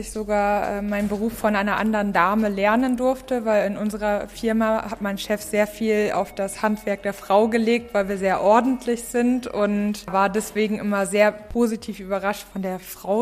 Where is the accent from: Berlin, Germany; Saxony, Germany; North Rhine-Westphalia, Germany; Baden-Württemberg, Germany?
North Rhine-Westphalia, Germany; Wuppertal; ich komme aus Wuppertal, also aus Deutschland.